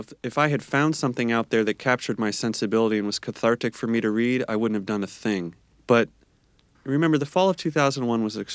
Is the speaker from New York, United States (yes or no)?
yes; New York City, New York, United States; as a New Yorker, I was, of course, traumatized by, you know, what I saw on September 11th.